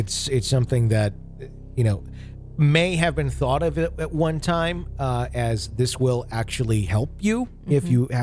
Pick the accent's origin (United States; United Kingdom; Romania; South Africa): United Kingdom; Wales; I'm from South Wales in the UK